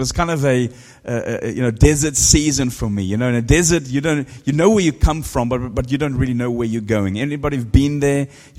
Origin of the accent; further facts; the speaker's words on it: South Africa; now in United Kingdom; Now, I'm originally from South Africa, for some of you don't know. I've been on this island now since 2001